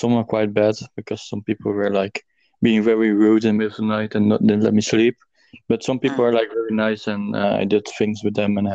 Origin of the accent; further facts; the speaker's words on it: Netherlands; I'm from Netherlands, so I can tell you everything about Netherlands.